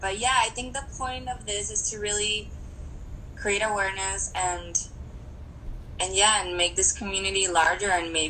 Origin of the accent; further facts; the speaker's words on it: Ciudad Juarez, Chihuahua, Mexico; you should come to Juarez. Like, I'm from Juarez.